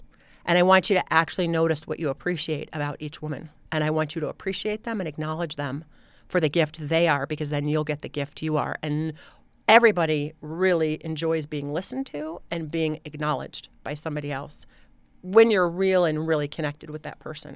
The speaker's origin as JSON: {"language": "English", "town": "Denver", "region": "Colorado", "country": "United States", "said": "I just called and said, I'm a comedian from Denver and I'm committed to performing once a week."}